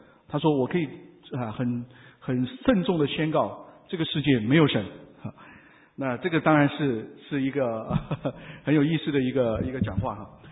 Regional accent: China; 那作为中国人，我们都很骄傲，对吧？

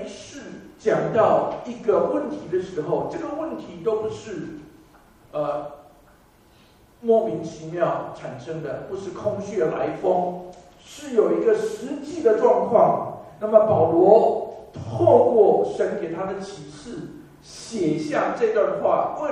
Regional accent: Taiwan; 好像我是台湾的背景，我们从小都要向所谓的孙文的遗像鞠躬

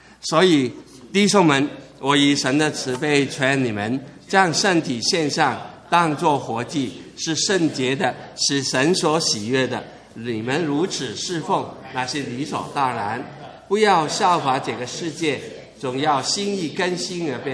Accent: Hong Kong; 所以大家听我口音或者知道我背景，知道我从香港来

